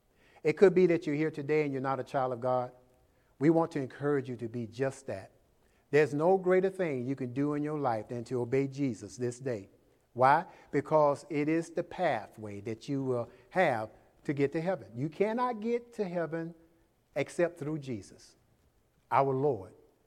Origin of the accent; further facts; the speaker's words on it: Jacksonville, Florida, United States; I'm a Christian. I meet people sometimes, they say, I've seen you before. You know, I'm from Jacksonville